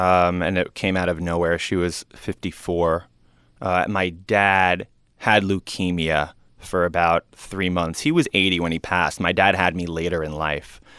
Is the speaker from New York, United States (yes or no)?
yes; New York, United States; And I rewrote it to be about my experience growing up in a very different part of New York than he did.